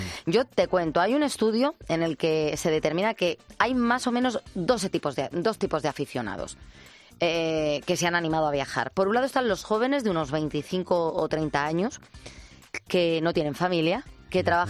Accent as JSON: {"language": "Spanish", "region": "Galicia", "country": "Spain", "said": "yo le diría como gallego que cuatro goleadores gallegos no ha llevado a ninguno"}